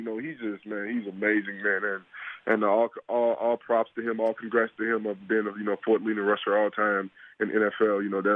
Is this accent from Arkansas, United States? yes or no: no; Louisiana, United States; But just growing up in Louisiana, you know, just playing for LSU, I mean, it was a dream come true